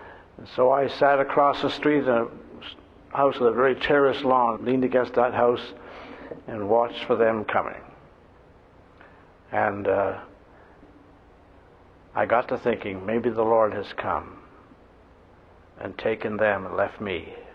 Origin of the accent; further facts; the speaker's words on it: Toronto, Ontario, Canada; I was brought up in the People's Church, Toronto, where Oswald J. Smith was the pastor